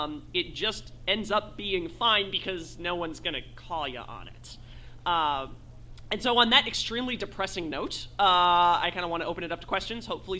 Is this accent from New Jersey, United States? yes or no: yes; New Jersey, United States; I'm from New Jersey.